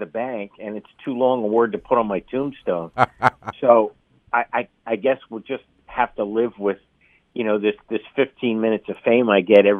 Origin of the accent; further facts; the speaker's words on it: Philadelphia, Pennsylvania, United States; I was labeled by a reporter in my hometown of Philadelphia